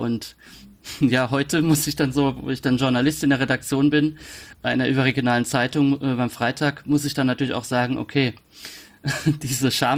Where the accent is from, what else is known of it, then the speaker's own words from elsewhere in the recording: Rhineland-Palatinate, Germany; Ich komme aus der Pfalz, eine Gegend, in der man sich ausschließlich im Dialekt ausdrückt, im privaten Kontext. Ich konnte das natürlich gar nicht.